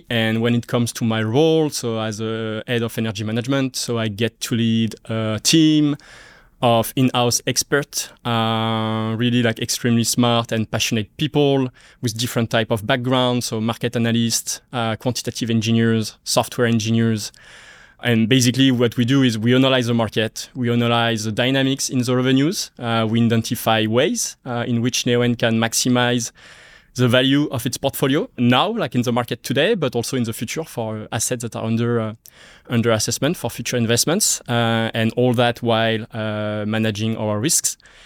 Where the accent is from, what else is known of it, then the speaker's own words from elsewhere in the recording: France; English is a second language; now in Australia; So I'm originally from France, so maybe you will notice an accent. Very subtle. But yeah, I've been working in Australia for the past 3 years.